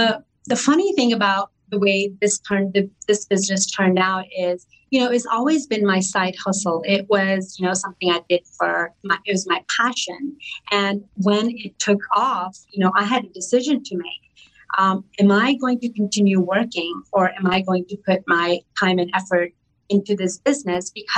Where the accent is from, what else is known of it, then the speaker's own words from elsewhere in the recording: India; I mean, I am Indian. I've been drinking tea since I was 2.